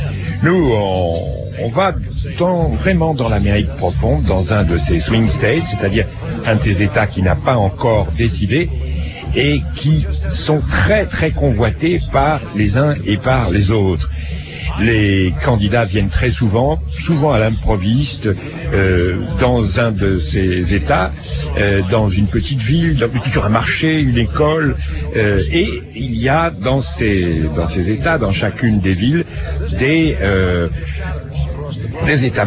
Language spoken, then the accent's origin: French; France; parce qu'on est français